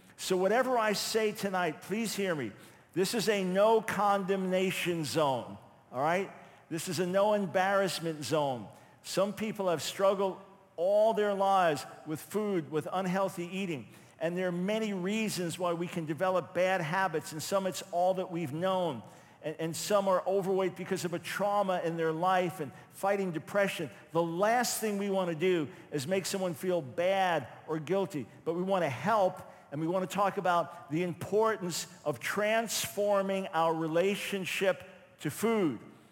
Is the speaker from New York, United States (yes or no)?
yes; New York, United States; And as a New Yorker, I knew good pizza.